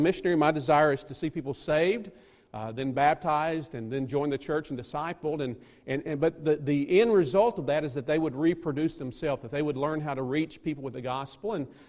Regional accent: Alabama, United States; when I grew up in Alabama on the Tennessee River.

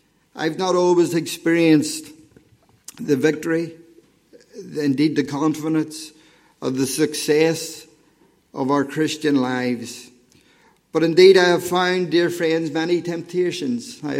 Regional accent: Lisburn, Northern Ireland, United Kingdom; I grew up in Lisburn. I was born into a non-Christian home.

